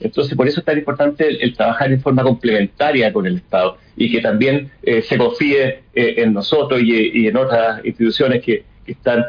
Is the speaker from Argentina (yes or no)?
no; Chile; a esta comunidad que somos los chilenos, que nos queremos y queremos tener un mejor país